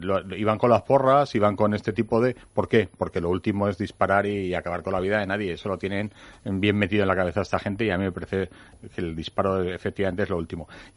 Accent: Spain; te doy las gracias como español

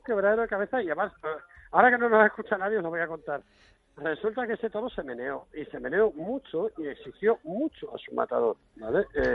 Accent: Cádiz, Andalusia, Spain; es en mi tierra, que es en Cádiz, pero siempre es un gusto ser profeta en tu tierra

